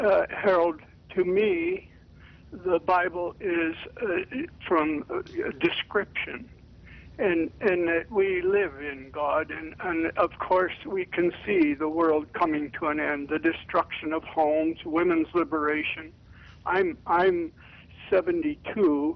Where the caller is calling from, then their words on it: Russia; I'm calling you from Russia.